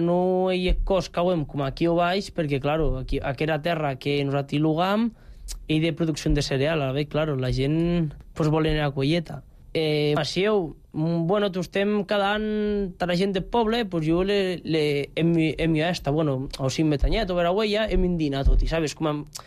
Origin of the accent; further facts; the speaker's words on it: Almenar, Catalonia, Spain; jo ja persona gran, et venc d'Almenar.